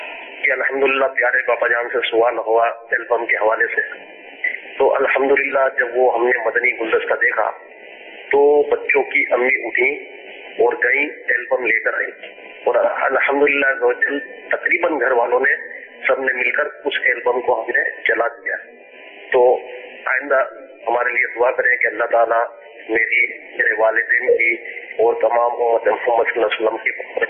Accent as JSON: {"language": "Urdu", "town": "Karachi", "region": "Sindh", "country": "Pakistan", "said": "میرا تعلق باب المدینہ کراچی سے ہے."}